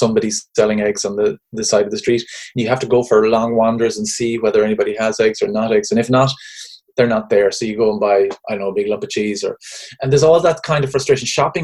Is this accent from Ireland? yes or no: yes; Ireland; I remember from my youth growing up being incredibly proud of being Irish and really mortified by it at the same time.